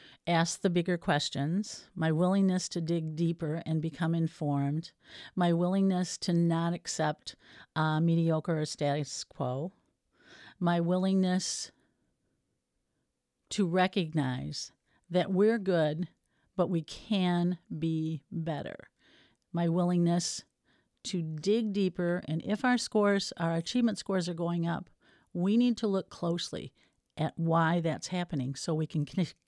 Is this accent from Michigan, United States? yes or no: yes; Traverse City, Michigan, United States; I am from Traverse City, and I am running for Traverse City Area Public Schools School Board.